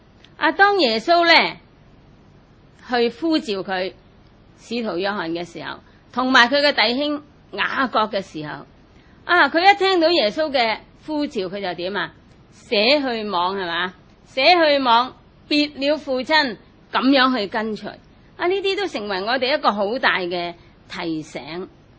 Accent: China; 那我们中国人呢，父母呢是属于上一辈

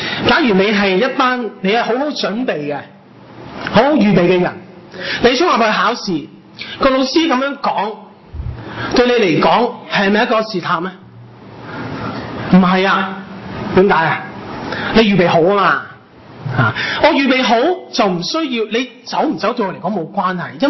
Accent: China; 即我哋中国人有好多名词，结果好多形词

